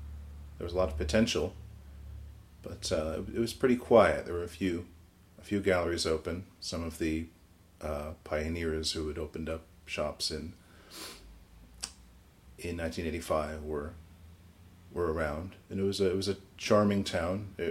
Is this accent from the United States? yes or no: yes; Rochester, New York, United States; So where I grew up outside of Rochester, if you go any direction outside of Rochester, it becomes cows and fields and farms and pastures very quickly.